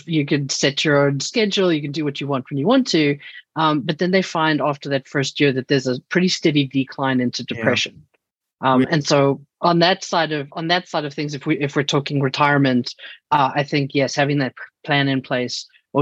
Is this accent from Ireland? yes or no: no; South Africa; accent: South African; now in United States; That is the accent you're hearing. I am originally from South Africa, but I have now lived in the US longer than I lived in South Africa. So this is home now.